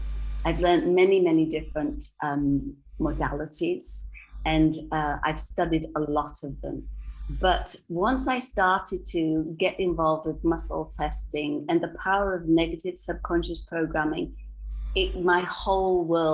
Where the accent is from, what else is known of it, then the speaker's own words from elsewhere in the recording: England, United Kingdom; now in Thailand; I'm English, but I've lived for many, many years in Thailand. So I consider that to be my home.